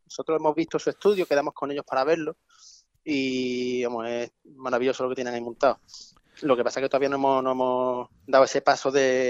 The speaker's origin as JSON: {"language": "Spanish", "town": "Chiclana de la Frontera", "region": "Andalusia", "country": "Spain", "said": "Y somos de aquí, de la provincia de Cádiz, estamos Clara y yo, que somos de Chiclana"}